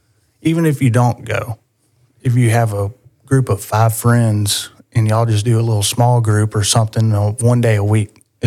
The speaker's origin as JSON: {"language": "English", "town": "Columbiana", "country": "United States", "tie": "born or raised there", "said": "So I grew up in Columbiana. My grandparents were really religious. My granddad was a pastor."}